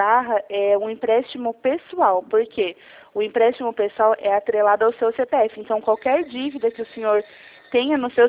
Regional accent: Jundiaí, São Paulo, Brazil; Não, eu sou de Jundiaí.

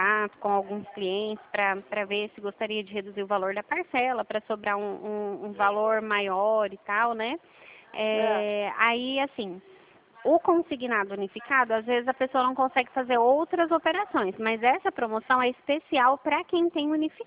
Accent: Dracena, São Paulo, Brazil; Eu sou daqui de Dracena, eu não sou de Lucélia.

